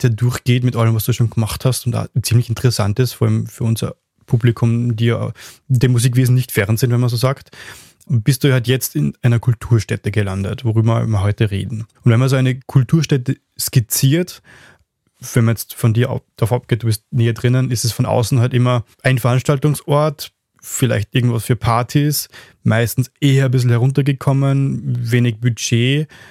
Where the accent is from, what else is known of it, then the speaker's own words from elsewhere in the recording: Upper Austria, Austria; in Ried im Innkreis, das ist Nachbarsbezirk von meiner Heimat